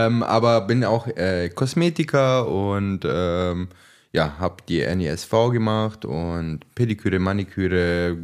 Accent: Germany; born there; ich bin 33 Jahre alt und bin gebürtiger Italiener, bin in Deutschland geboren

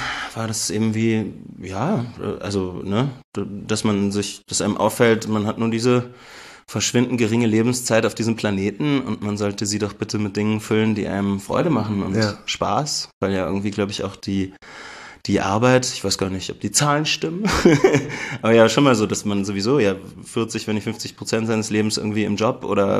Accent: Berlin, Germany; Ich komme eigentlich aus Berlin, bin da geboren und aufgewachsen und dann habe ich diverse Dinge getan in meinem Leben und als letztes, bevor ich nach Memmingen gegangen bin, Schauspiel studiert in Ludwigsburg, in der Nähe von Stuttgart.

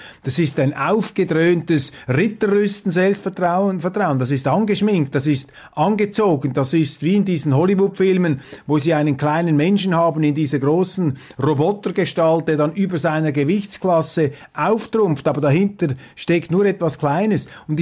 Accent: Switzerland; vielleicht möchten die Deutschen das so haben, aber mir fällt das als Schweizer auf.

